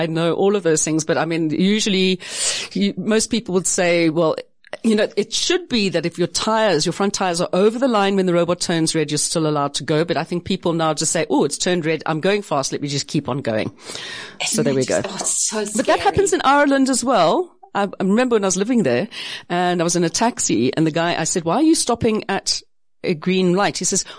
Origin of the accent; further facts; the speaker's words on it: South Africa; We don't do the French thing, okay? We're South African.